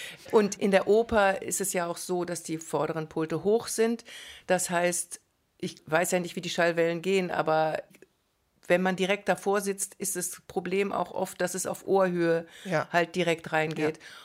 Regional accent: Braunschweig, Lower Saxony, Germany; Ich komme aus Braunschweig, aus dem ehemaligen Zonenrandgebiet.

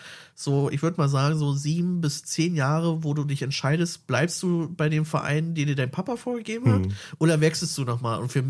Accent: Berlin, Germany; Also ich bin in Berlin-Mitte geboren.

